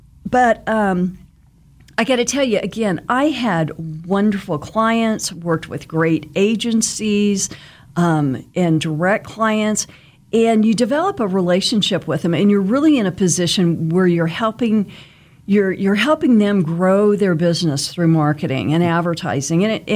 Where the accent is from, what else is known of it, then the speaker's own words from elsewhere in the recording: Wichita, Kansas, United States; I am from Wichita, born and raised, grew up out west, and went to West High.